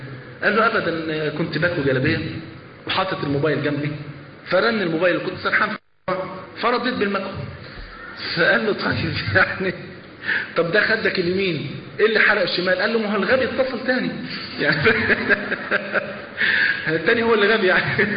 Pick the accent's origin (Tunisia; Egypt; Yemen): Egypt; أذكر بمناسبة الحديث ده في التسعينات عندنا في مصر